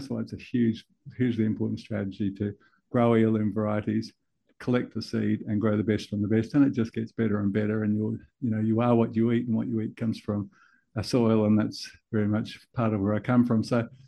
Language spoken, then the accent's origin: English; New Zealand; now in Australia; I came from New Zealand originally. I've been in Australia for the last 35 years, and I have an Australian grandfather, so I was sort of part of both.